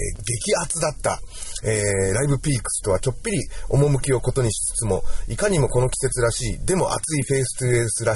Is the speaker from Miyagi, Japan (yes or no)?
yes; Sendai, Miyagi, Japan; 僕なんか仙台で育ったから知ってるんですけど